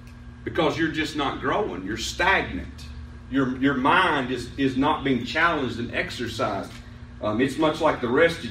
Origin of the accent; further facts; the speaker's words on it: West Virginia, United States; I'm from West Virginia. So, but I said, I'm just kind of a hillbilly.